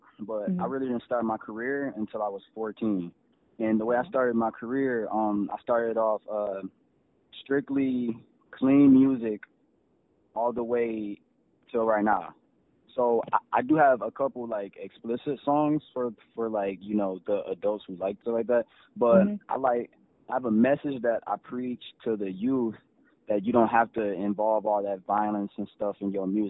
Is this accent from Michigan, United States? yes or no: yes; Ypsilanti, Michigan, United States; My dad is a senior, of course. I was born and raised in Ypsilanti, Michigan, and I'm 20 years old